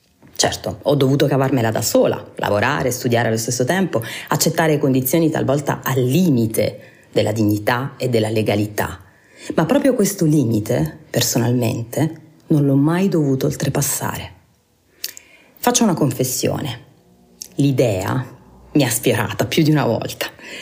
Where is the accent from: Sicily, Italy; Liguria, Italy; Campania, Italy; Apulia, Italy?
Apulia, Italy; Taranto; Da decenni la mia città d'origine è schiacciata sotto il peso dell'industrializzazione